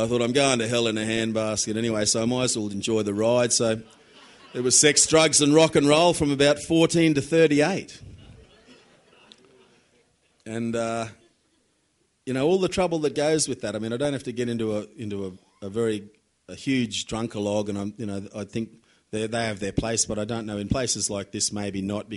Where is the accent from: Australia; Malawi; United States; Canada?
Australia; Charleville, Queensland; and I was from Charleville out in Western Queensland.